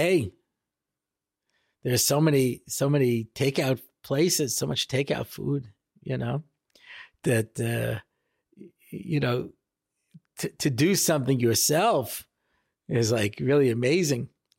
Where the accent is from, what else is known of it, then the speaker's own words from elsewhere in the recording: United States; You know, I grew up in America.